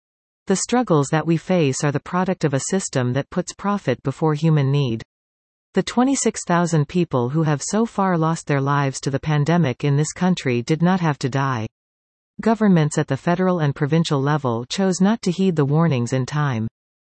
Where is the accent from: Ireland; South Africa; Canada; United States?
Canada; Guelph, Ontario; This is my second time running in Guelph, my hometown.